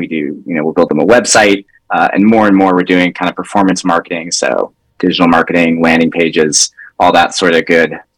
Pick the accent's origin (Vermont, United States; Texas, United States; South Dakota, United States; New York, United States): Texas, United States; now in Wisconsin, United States; I'm not originally from Wisconsin, from Texas. spent most of my life there working at various ad agencies, marketing agencies, San Antonio, and then eventually moved to Austin